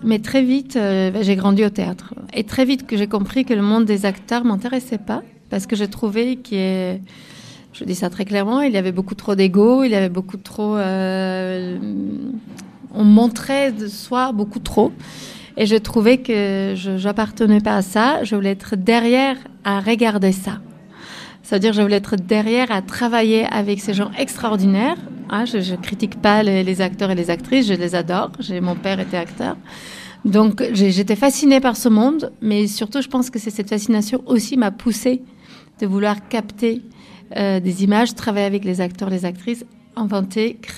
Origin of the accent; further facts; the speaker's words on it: Armenia; now in France; moi, je suis d'Arménie, on a même âge, un peu même parcours.